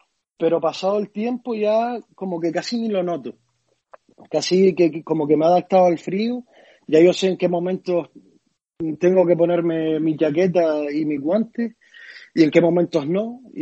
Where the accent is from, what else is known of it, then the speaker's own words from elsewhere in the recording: Canary Islands, Spain; soy de los que cuando me preguntan de dónde soy, no digo español, sino que mi primera opción es soy canario. Y ya si ellos se quedan así un poco extrañados, pues digo, está en España.